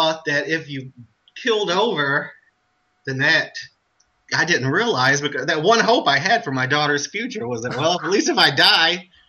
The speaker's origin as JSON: {"language": "English", "town": "Leadwood", "region": "Missouri", "country": "United States", "tie": "born or raised there", "said": "And I don't hate Leadwood. I mean, it's my hometown, but it's poison."}